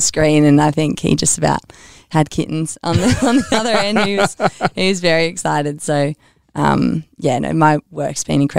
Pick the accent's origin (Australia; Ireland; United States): Australia; Sydney, New South Wales; because we grew up in Sydney and Dad was always like, you should go for the Swans because that's your local team.